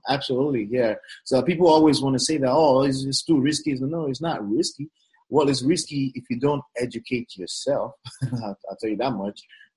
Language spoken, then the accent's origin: English; Nigeria; I'm Nigerian